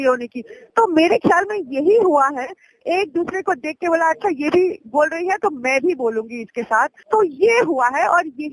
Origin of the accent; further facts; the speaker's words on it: Delhi, India; मैं दिल्ली से हूँ, मैंने दिल्ली में काम किया